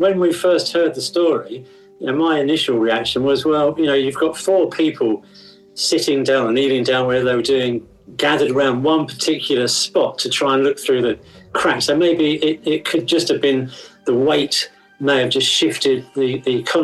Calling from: Beckenham, London, United Kingdom; I am in Beckenham, which is not far from where the scene of the spooky story is set.

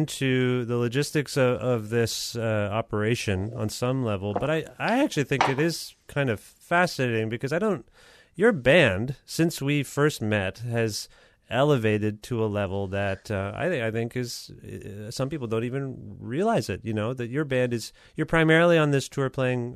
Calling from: Guelph, Ontario, Canada; I still live in Guelph. I'm calling you from Guelph.

